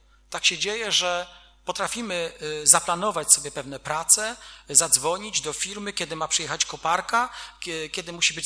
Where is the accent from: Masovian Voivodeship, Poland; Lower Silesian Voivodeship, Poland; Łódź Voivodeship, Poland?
Lower Silesian Voivodeship, Poland; Wrocław; born there; Ja się cieszę, że ja mieszkam na wsi. To, że jestem urodzony we Wrocławiu, co to za wielka chluba.